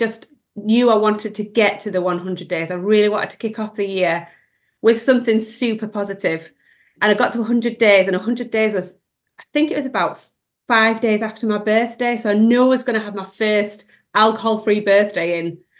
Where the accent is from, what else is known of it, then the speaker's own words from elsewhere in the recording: Sheffield, Yorkshire and the Humber, United Kingdom; from Sheffield and I took a break from drinking the 1st of January.